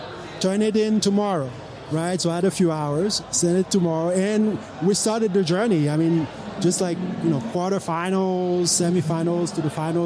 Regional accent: Haiti; English is a second language; So I'm originally from Haiti, right? So we are the countries of NGOs.

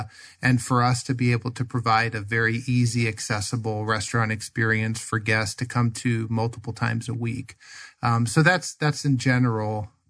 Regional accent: Washington, District of Columbia, United States; I still own one in the East Coast in Virginia. I'm from the Washington, D.C. area.

